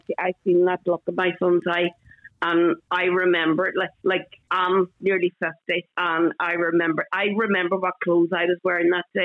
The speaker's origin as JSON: {"language": "English", "region": "County Donegal", "country": "Ireland", "second_language": "English", "said": "You probably gathered from my accent, I'm from Donegal, and my greatest trick with my kids was I would speak Gaelic to them"}